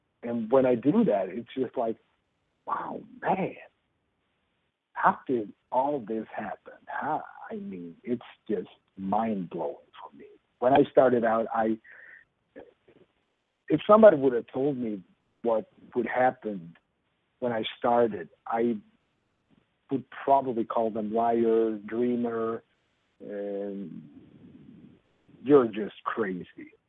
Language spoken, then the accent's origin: English; Sweden; I think they like the fact that I'm coming from Sweden and play country music.